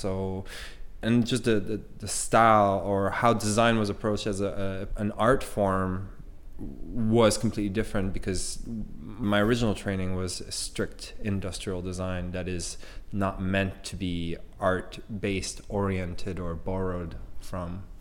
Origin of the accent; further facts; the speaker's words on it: Montreal, Quebec, Canada; as a Canadian from Montreal